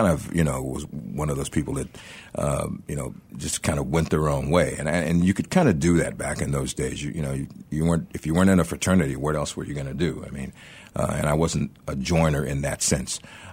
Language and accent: English; Dallas, Texas, United States; I mean, I grew up in Dallas and you know, back then, I was looking around for a college I could afford.